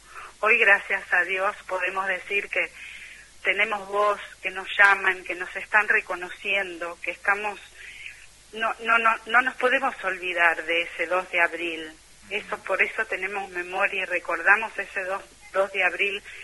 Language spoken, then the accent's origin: Spanish; Córdoba, Argentina; born there; now in Buenos Aires, Argentina; Sí, estoy en Buenos Aires. Bueno. Soy cordobesa de nacimiento, igual que Sonia, mi compañera, pero vivo en Buenos Aires y hace varios años que estoy acá.